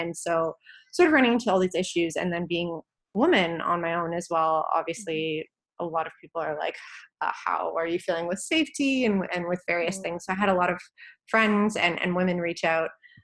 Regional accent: Toronto, Ontario, Canada; Yeah, so I'm originally from Canada, a little backstory on me. Grew up just outside of Toronto, and I went to university there for business.

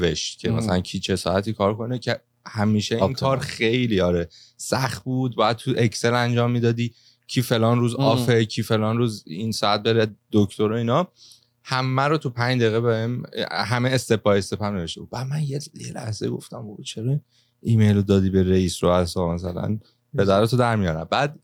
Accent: Iran; از ایران اومدیم و سوال شفاهی از من پرسی.

